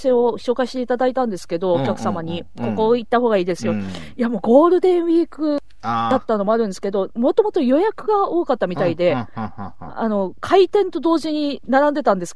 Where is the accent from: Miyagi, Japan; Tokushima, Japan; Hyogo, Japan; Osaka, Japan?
Miyagi, Japan; なんか宮城県では必ず、あの、